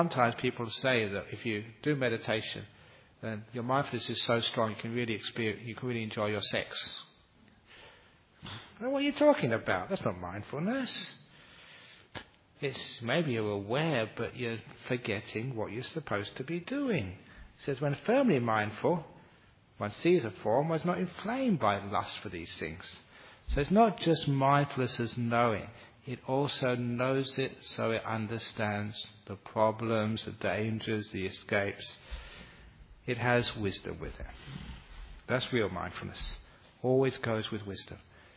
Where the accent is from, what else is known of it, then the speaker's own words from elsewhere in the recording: England, United Kingdom; and I'm a woman, I'm English, I'm whatever, I wasn't even born in a Buddhist country